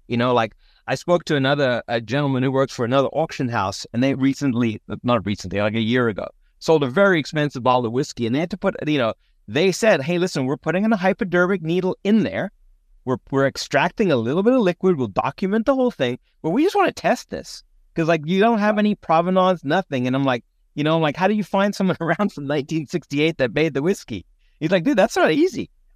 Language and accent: English; South Africa; I grew up in South Africa.